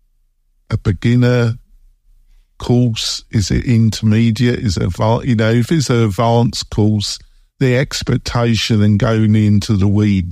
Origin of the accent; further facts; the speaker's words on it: England, United Kingdom; Obviously, I'm originally from England, so I'm just dire.